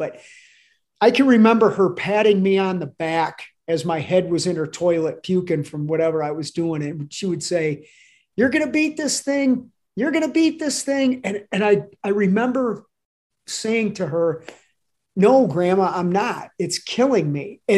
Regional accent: Toledo, Ohio, United States; Well, I'm born and raised in Toledo, Ohio. I'm 55, so I've lived there, you know, my entire life.

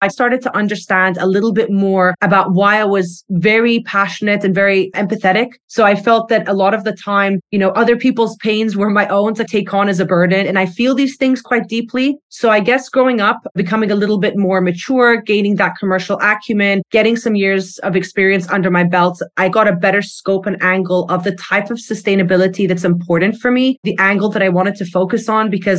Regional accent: United Arab Emirates; I grew up in the UAE, so that made me really aware of how the climate was changing over the years.

